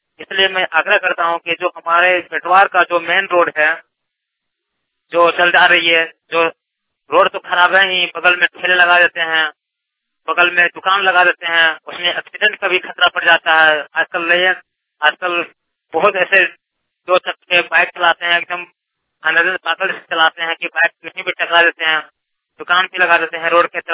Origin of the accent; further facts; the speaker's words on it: Jharkhand, India; जिला बोकारो का रहने वाला हूँ। हम लोग का जिला बोकारो है, थाना कसमार है।